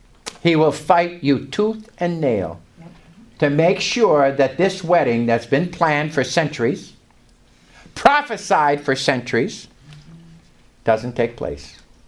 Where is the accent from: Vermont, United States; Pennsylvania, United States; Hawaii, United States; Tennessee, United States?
Vermont, United States; I came from Vermont, and all my friends and relatives in Vermont